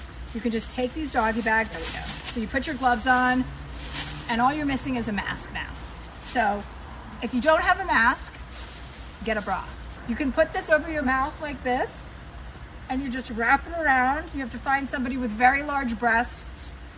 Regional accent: New Jersey, United States; And since I'm from New Jersey, I'm resourceful, because if you're from New Jersey, you have to be resourceful because you have to get out.

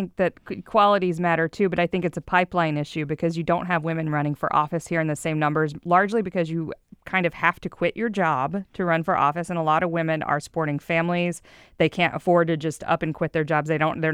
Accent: Houston, Texas, United States; now in Seattle, United States; I'm from Houston. We were talking before the show about how shocking it kind of was to come here and realize how white the city is.

